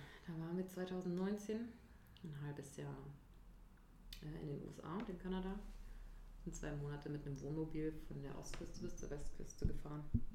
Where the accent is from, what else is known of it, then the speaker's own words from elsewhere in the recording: Brieselang, Brandenburg, Germany; also born or lived in Nuremberg; now in Berlin, Germany; Ich bin 31 Jahre und ich bin in Nürnberg geboren. Bin dann, als wir 8 waren, in die Nähe von Berlin gezogen. Traumatischerweise. nach Brieselang. Und dann... Ja, habe ich dort meine Kindheit noch und meine Jugend verbracht